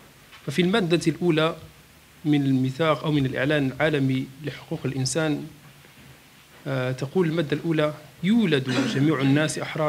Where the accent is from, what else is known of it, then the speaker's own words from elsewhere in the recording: Morocco; في واقعنا في بلدنا المغرب